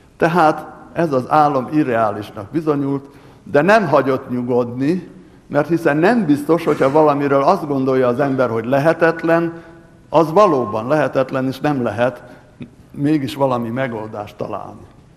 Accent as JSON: {"language": "Hungarian", "region": "Transylvania", "country": "Romania", "tie": "born or raised there", "said": "az a helyzet, hogy én egy kis erdélyi faluban születtem, ahol aranybánya volt."}